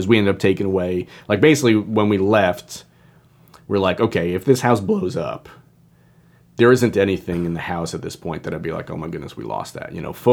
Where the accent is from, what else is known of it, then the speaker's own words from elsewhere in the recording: Long Island, New York, United States; Well, it's kind of like, I grew up on Long Island